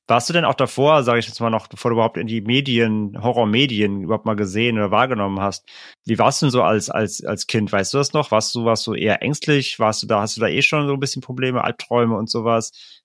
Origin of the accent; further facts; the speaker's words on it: Rhineland, Germany; Gab früher bei uns im Rheinland gab es so einen Märchenwald